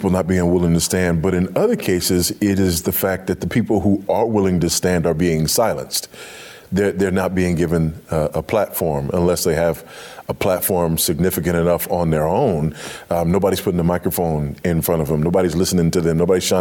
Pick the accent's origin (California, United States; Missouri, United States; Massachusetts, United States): California, United States; Los Angeles; I grew up in Los Angeles on a fault line and experienced an earthquake or two in my day.